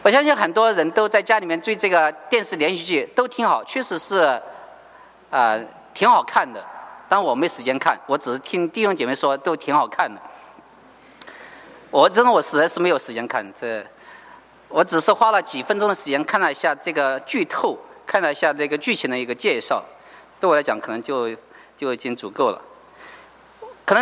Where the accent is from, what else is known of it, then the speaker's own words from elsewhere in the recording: Sichuan, China; 丈夫就成了我们四川人说的那个叫什么耙耳朵